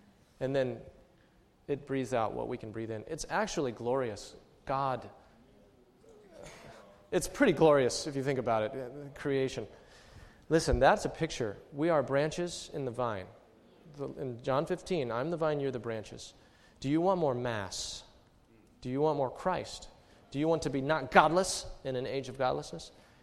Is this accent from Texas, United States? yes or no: yes; College Station, Texas, United States; I'm from College Station, and our trees are like this big, you know.